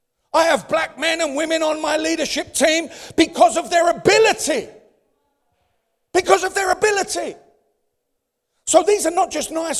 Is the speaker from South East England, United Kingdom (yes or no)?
no; London, United Kingdom; I was born and raised in the East End of London. My friends were black.